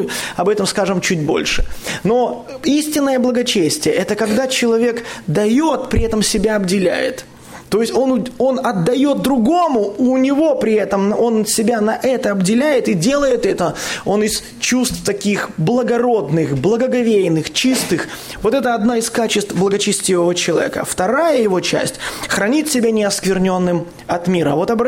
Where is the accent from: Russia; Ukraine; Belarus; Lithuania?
Belarus; то, откуда я, с Беларуси, у нас так это 300 километров, это уже полстраны проехал.